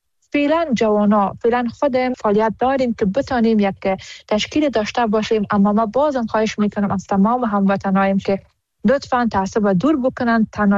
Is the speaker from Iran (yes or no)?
no; Afghanistan; now in Germany; هست و ما حمایت همه افغانهای ما را ضرورت داریم و خودم یک قدر از خونمون به بدنم باشه بخاطر وطن دارم، وطنم دریغ نمیکنم.